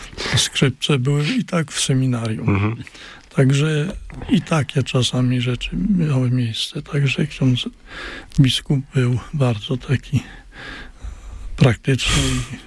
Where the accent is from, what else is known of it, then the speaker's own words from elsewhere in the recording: Silesian Voivodeship, Poland; Pochodzimy z tych samych prawie stron, spod Raciborza. Dojeżdżaliśmy do tej samej szkoły ogólnokształcącej.